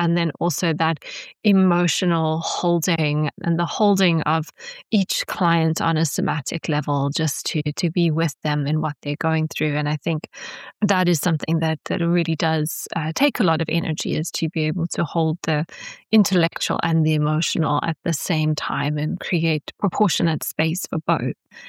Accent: South Africa; moved away; recently I was back in South Africa, my home country, over Christmas

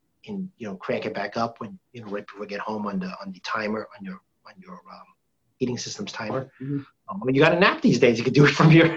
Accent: Quincy, United States; Just because I'm from Quincy too doesn't mean

